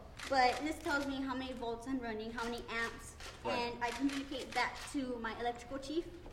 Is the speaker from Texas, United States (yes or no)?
yes; San Antonio, Texas, United States; I'm from San Antonio, Texas.